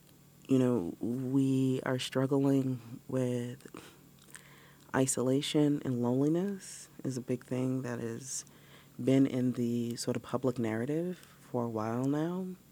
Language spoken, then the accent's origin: English; New York City, New York, United States; also born or lived in Massachusetts; New York has been home for me, even though I was born here in Massachusetts. And so when I go back to the city, that's what we call it